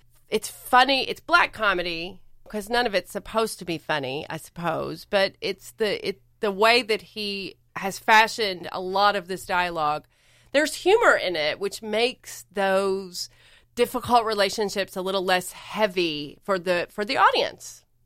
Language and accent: English; Arkansas, United States; also born or lived in Oklahoma; So I lived in Oklahoma for 6 years, and I'm from Arkansas, right next door.